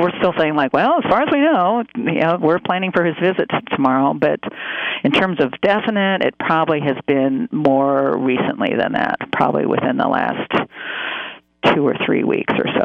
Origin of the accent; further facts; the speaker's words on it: Alaska, United States; And we're all from Alaska, the folks that are here now, and that's what we do. It's part of our state protocols is to do that.